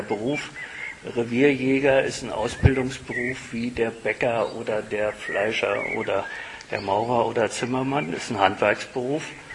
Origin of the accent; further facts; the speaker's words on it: Brandenburg, Germany; meine Heimat ist im nördlichen Teil unseres Landes Brandenburg, im ehemaligen Landkreis Gransee, in der Nähe von der Schorfheide. Und ich bin auf einem Dorf groß geworden.